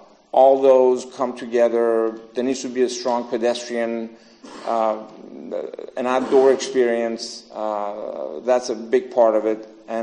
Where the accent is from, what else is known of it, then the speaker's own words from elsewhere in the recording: Orlando, Florida, United States; I'm from Orlando.